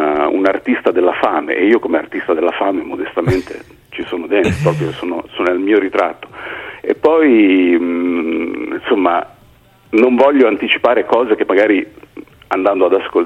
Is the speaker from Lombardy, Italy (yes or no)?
no; Asti, Piedmont, Italy; No, guarda, delle mie parti ce ne sono giusto un paio, mi duole dirlo, ma nessuno da Firenze in giù.